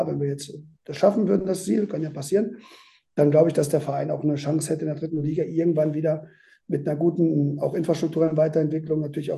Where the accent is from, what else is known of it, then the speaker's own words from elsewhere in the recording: western Germany, Germany; Also ich bin ja groß geworden hier im Westen und hatte immer den höchsten Respekt davor.